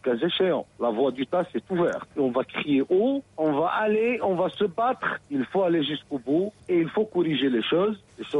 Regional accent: Morocco; En tant que Marocain, moi je suis fier des petits jeunes qui sont là

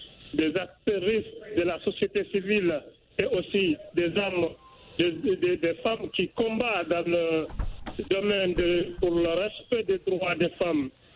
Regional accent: Conakry, Guinea; Non, je suis de Conakry, à République de Guinée.

